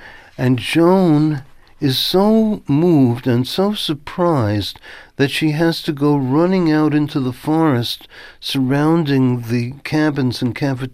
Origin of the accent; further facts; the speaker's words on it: Queens, New York, United States; I was from Queens, which was at that time known as the home of Archie Bunker